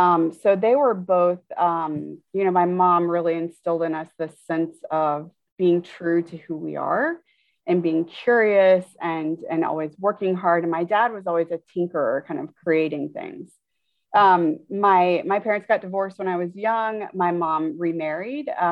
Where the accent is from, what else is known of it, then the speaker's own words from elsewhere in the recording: Tallahassee, Florida, United States; now in New York, United States; I grew up in Tallahassee, Florida. I have family all throughout the South. So I'm really a Southern girl at heart, even though I've been in New York for 21 years.